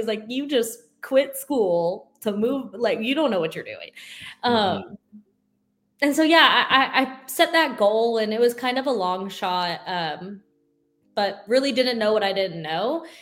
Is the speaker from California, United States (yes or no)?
yes; Sacramento, California, United States; I am originally from Sacramento. So Sacramento is home to me, California, born and raised, and love it.